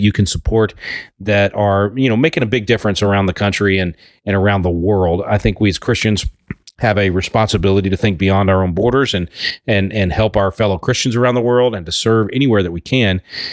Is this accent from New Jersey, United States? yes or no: no; Texas, United States; I'm biased, of course, to Texas, being a Texan myself.